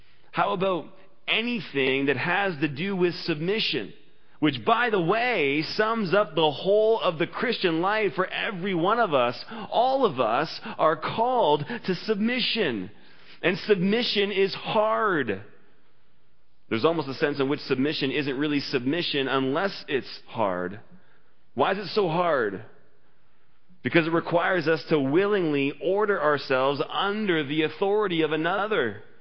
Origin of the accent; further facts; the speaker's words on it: Canada; Maybe the only time we get excited about being Canadian is during the Olympics when Team Canada, the Team Canada of hockey comes together to win a gold medal. But apart from that, we're so complacent as Canadians.